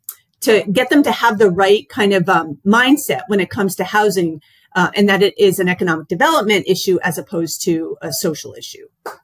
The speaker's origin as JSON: {"language": "English", "region": "Vermont", "country": "United States", "said": "I'm from Vermont originally. Vermont would pay you $10,000 to come move to Vermont because they weren't getting anyone to move to Vermont."}